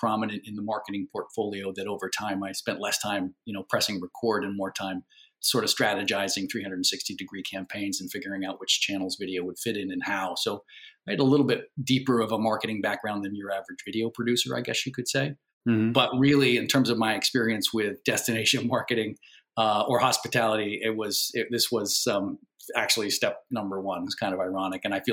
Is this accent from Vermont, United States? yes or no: yes; Burlington, Vermont, United States; In terms of myself, I'm a local guy born and raised in Burlington. Sixth generation Vermonter, so you can't throw a rock around here without hitting someone I'm related